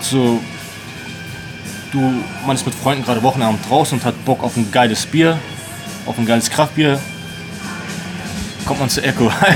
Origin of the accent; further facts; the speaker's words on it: Hamburg, Germany; Als Hamburger natürlich Lakritz.